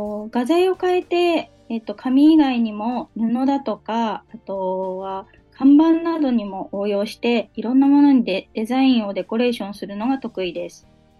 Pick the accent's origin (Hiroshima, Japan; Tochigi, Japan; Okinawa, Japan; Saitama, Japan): Tochigi, Japan; 私、栃木県出身、版画家でステンシルクリエイターの